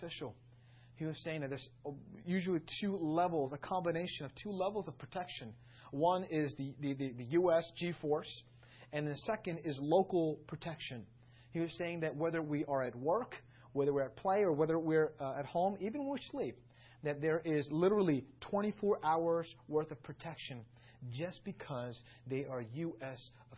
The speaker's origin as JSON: {"language": "English", "region": "New York", "country": "United States", "said": "I'm a New Yorker. I'm trying to stay away from some of the Texan slogans."}